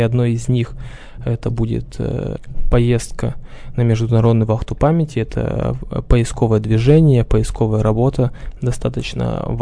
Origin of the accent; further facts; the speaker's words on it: Blagoveshchensky, Orenburg Oblast, Russia; я казак хутора Благовещенский при Оренбургском казачьем войске, но корни у меня с Кубани.